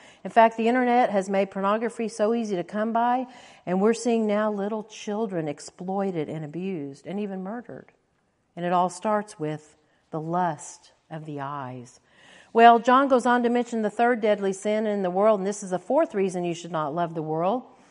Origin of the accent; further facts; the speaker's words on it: Tulsa, Oklahoma, United States; In fact, in my hometown in Tulsa, Oklahoma, I was driving one day